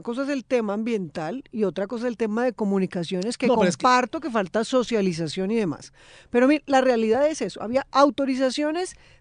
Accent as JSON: {"language": "Spanish", "region": "Bogotá", "country": "Colombia", "said": "Es un tema que a mí me da vergüenza como bogotana, porque yo sí amo Bogotá."}